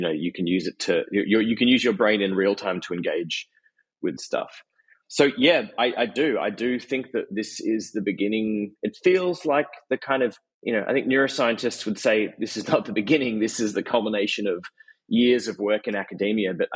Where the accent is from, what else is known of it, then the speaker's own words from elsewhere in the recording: Australia; I'm Australian.